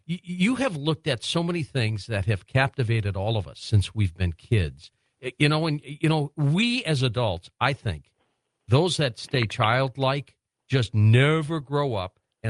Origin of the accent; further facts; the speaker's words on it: Detroit, Michigan, United States; I used to rush home when he moved to Detroit for a bit, which is my hometown.